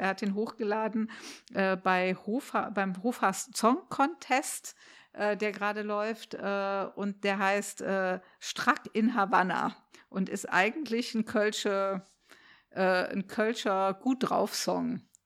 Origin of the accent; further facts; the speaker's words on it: Cairo, Cairo Governorate, Egypt; ich bin in Kairo groß geworden und ich bin ja im Juli geboren